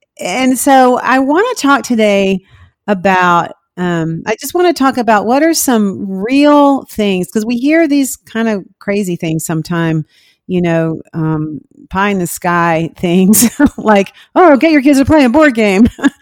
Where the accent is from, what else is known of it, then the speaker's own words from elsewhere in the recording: Florida, United States; I have this memory of growing up in Florida. So the weather was usually nice.